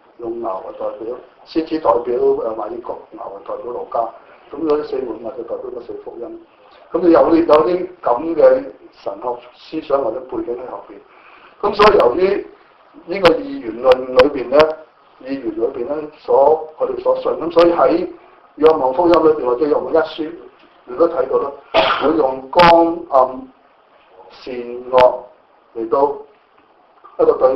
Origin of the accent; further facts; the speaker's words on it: China; 就好似用翻我哋俗語，我哋中國人所有俗語，鬼上身或者神打神間神落嚟嗰度咁嘅意思。